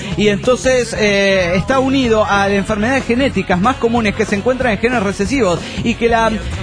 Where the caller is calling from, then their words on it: Buenos Aires, Argentina; de Buenos Aires, Argentina.